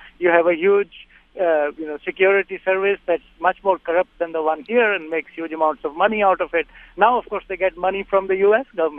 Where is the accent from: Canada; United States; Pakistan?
Pakistan; moved away; I am an immigrant from Pakistan, and when I was growing up, we had legal drugs, and they were available in shops.